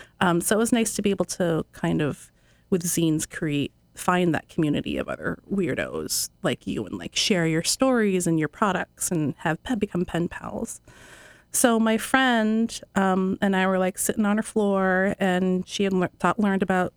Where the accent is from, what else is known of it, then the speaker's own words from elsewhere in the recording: Storrs, Connecticut, United States; So I grew up in Storrs or Mansfield, greater Mansfield area. I went to E.O. Smith. I went to UConn. I was a townie.